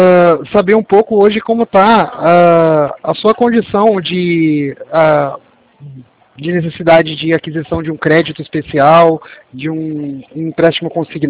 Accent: Limeira, São Paulo, Brazil; somos de São Paulo, né? Aqui a gente está falando de São Paulo. Limeira, na verdade. Limeira, interior de São

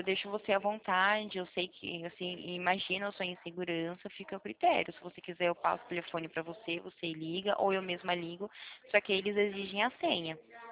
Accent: Marília, São Paulo, Brazil; Eu sou de Marília, São Paulo, conhece? É interior, eu sou do interior

